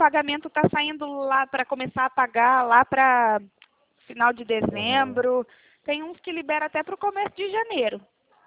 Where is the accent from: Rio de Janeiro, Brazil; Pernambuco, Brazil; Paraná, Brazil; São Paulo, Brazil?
Paraná, Brazil; Cornélio Procópio; nós somos de Cornélio Procópio, no Paraná